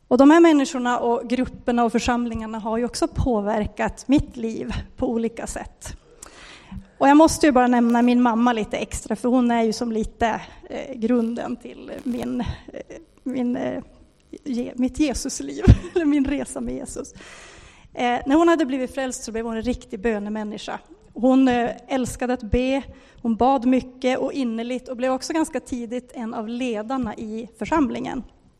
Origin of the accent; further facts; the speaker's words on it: Gällivare, Norrbotten County, Sweden; För jag är uppvuxen i Gällivare.